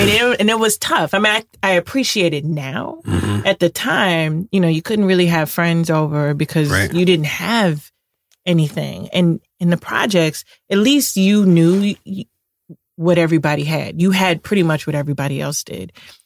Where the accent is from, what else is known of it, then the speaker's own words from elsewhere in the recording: Chicago, Illinois, United States; So I'm from Chicago. I grew up in the Cabrini-Green housing projects, made famous by good times of the 70s.